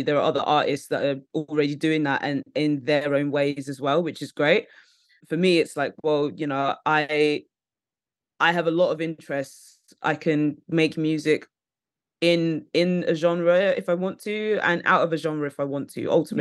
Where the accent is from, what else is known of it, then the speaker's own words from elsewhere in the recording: London, United Kingdom; I'm from London originally, but I moved out of London.